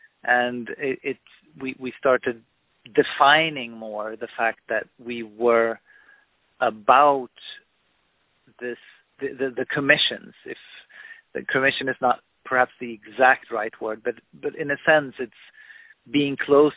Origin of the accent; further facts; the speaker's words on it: North Rhine-Westphalia, Germany; also born or lived in Sweden; I'm from Sweden, but I grew up in Germany, and in the Rhine area, so I was very close to Cologne